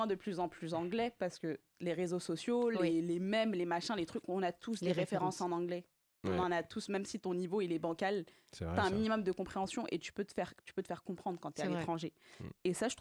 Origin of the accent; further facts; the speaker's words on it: Morocco; Moi, je suis marocaine. Je suis du sud du Maroc.